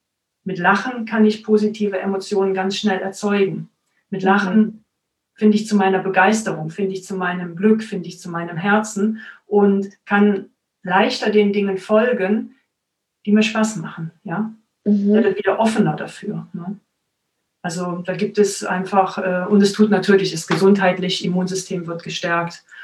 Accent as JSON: {"language": "German", "town": "Cologne", "region": "North Rhine-Westphalia", "country": "Germany", "lives_now": "Stuttgart, Germany", "said": "Ich komme tatsächlich aus Köln."}